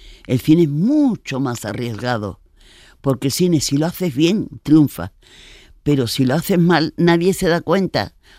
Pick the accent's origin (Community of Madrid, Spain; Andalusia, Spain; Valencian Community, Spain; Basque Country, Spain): Andalusia, Spain; Seville; yo como soy sevillana